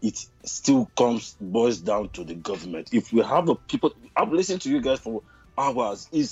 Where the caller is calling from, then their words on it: Jakarta, Indonesia; English is a second language; Oh, yeah. Indonesia, Jakarta.